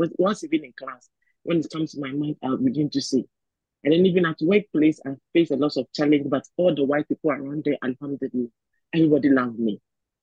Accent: Ghana; moved away as an adult; now in Canada; I'm actually from Ghana, now living in Canada.

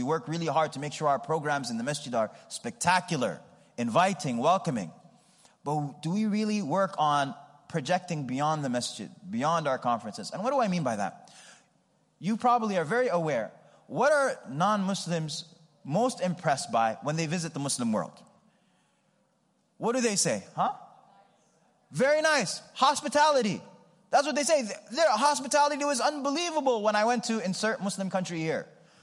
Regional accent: New York, United States; So I'm from New York, and I remember in Houston, like getting familiar with Houston

